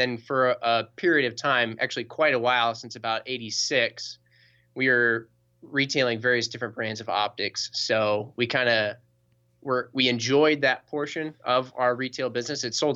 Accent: Middleton, Wisconsin, United States; But I started back when we were in Middleton, and I'm from Middleton myself.

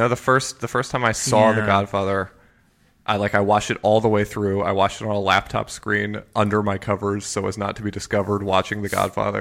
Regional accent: Japan; I grew up in Japan.

